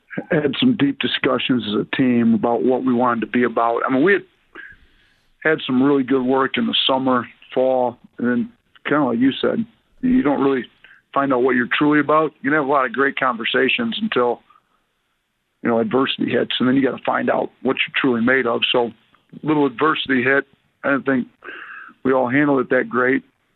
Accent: Wisconsin, United States; also born or lived in Detroit / Buffalo; I grew up in Wisconsin, and Packers took a bad one yesterday, but then I lived in Detroit for 11 years, and I was in Buffalo for six, so first time in the South

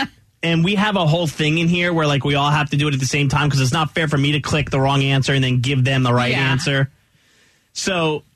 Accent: Pennsylvania, United States; also born or lived in New Jersey; up north, Roy, where Loren and I grew up in Pennsylvania and in the New Jersey area, we grew up with something called a basement.

